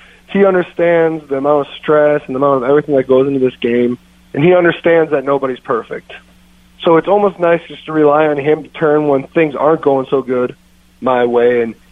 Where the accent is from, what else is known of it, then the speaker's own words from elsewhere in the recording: Minnesota, United States; I'm from Minnesota. I love the Gophers. I played there. My whole family's been there.